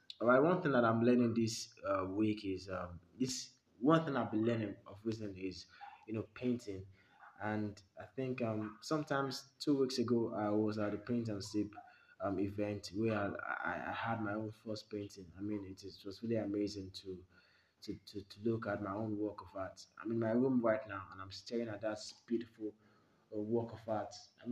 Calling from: Kaduna State, Nigeria; I come from Nigeria, I live in Nigeria, and as a matter of fact, I'm recording live from northwestern part of Nigeria, Kaduna State, and that's where I'm recording from.

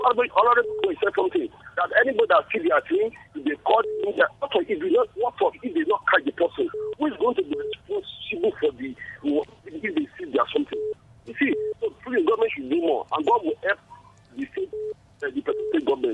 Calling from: Abuja, Federal Capital Territory, Nigeria; I'm calling from Abuja.

